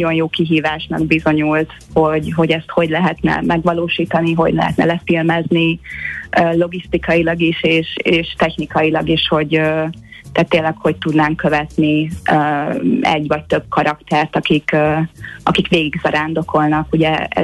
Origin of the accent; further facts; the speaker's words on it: Lake Balaton, Hungary; anyukám a Balaton felvidéken él, és a Balaton körül nőttem föl